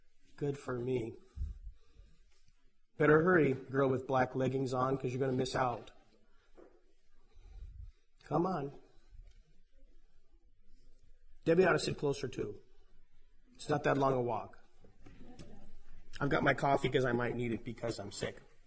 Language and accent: English; Denver, Colorado, United States; years ago when I grew up in Denver, I'm a crazy person